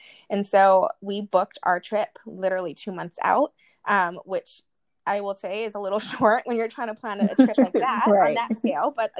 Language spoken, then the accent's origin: English; Hawaii, United States; I think growing up in Hawaii, especially like Tahiti, Bora Bora, these beautiful islands, I would like to get there one day.